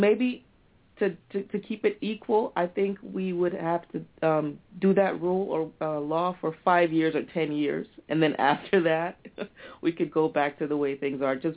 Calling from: Amsterdam, North Holland, Netherlands; Oh, I'm calling from Amsterdam, and it is now 6:30 a.m.

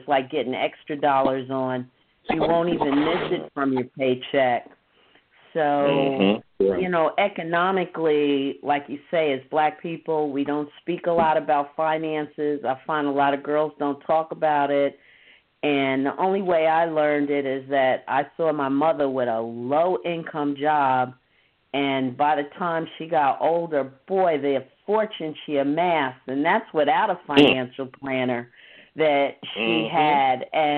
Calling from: Queens, New York, United States; I'm calling from Queens.

